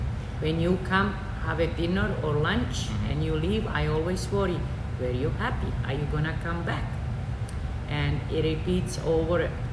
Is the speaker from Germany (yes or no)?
yes; Germany; now in Canada; I was very young, mm-hmm. and lived there for over 13 years, almost 15 years. Mm-hmm. And then in 1998, I moved from Germany here to Canada.